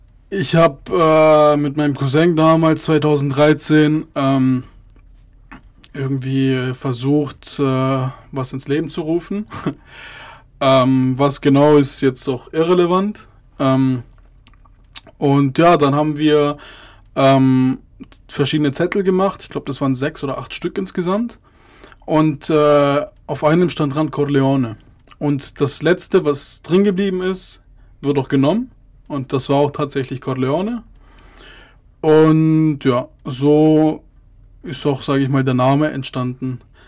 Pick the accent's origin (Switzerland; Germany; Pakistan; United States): Germany; Ludwigsburg, Baden-Württemberg; Ich bin in Ludwigsburg geboren, bin dort auch aufgewachsen und ja, ich bin auch ziemlich loyal meiner Stadt gegenüber.